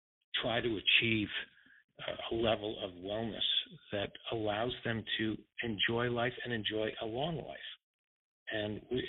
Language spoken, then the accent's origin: English; New England, United States; now in La Quinta, United States; I grew up in New England where it's still snowing. Although I live in La Quinta, California now in the nice weather in the desert.